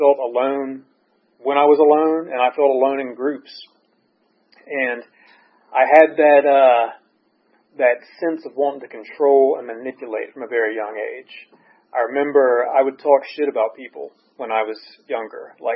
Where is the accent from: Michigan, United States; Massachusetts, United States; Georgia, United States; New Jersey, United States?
Georgia, United States; Valdosta; I'm from Valdosta, Georgia, a town in South Georgia.